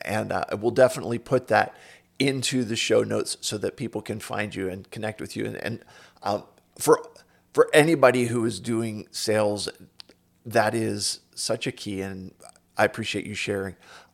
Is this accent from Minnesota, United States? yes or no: no; Philadelphia, Pennsylvania, United States; now in Pittsburgh, United States; I grew up out in Philadelphia. I moved to Pittsburgh.